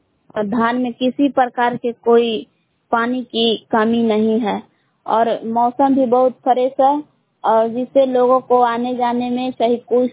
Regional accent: Balan, Bihar, India; ग्राम बलान जिला कमर भभुआ की निवासी हूँ

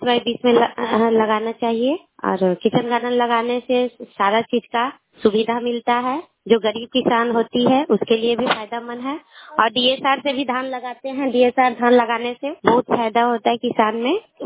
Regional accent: Patpa, India; मैं पटपा गांव की रहने वाली हूँ।

